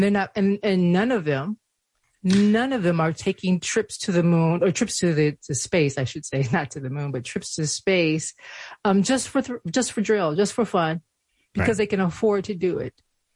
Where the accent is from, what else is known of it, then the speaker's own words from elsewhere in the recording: Buffalo, New York, United States; killing of 10 African-Americans in Buffalo, New York, my hometown.